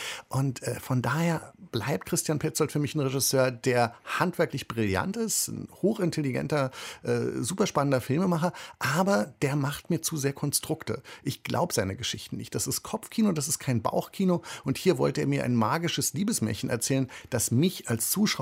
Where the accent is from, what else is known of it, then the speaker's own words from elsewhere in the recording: Berlin, Germany; für mich als Berliner hochinteressant